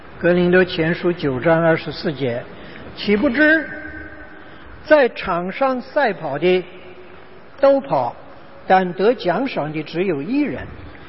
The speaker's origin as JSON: {"language": "Chinese", "country": "China", "said": "我们中国人练武术是打空气是吧？"}